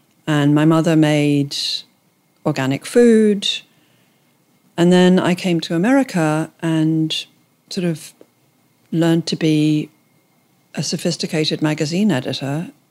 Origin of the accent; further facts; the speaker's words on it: Ireland; because I grew up in Ireland in a family that didn't have much money